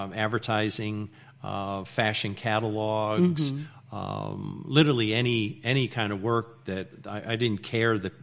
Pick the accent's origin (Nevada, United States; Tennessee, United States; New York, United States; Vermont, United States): Nevada, United States; Reno; born there; And I was born in Reno, so we moved.